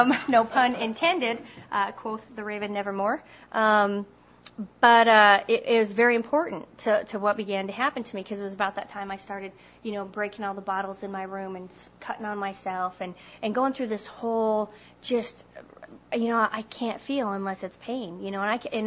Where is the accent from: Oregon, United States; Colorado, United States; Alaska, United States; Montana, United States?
Montana, United States; I'm from Montana, so it was a skiing kind of thing.